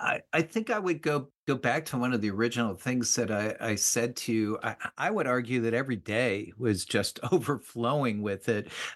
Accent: New Jersey, United States; I grew up in New Jersey, what I call God's country. And we moved there for a few years, so, and then moved back to Jersey.

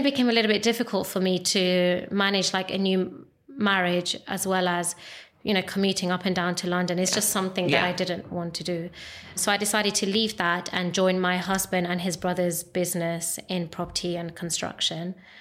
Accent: India; But obviously being Indian and in our Indian weddings, we always have a lot of dance performances.

